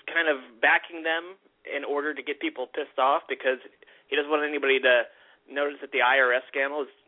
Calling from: Annapolis, Maryland, United States; I'm calling from Annapolis, Maryland.

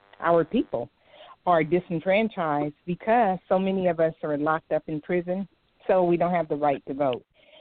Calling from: Sacramento, California, United States; I'm calling from Sacramento.

